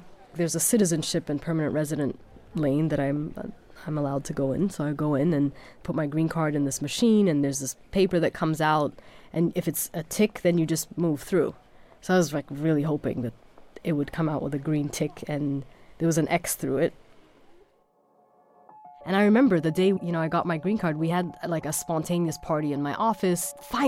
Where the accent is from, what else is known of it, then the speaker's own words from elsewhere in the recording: Germany; Growing up in Germany in the late 1980s, early 90s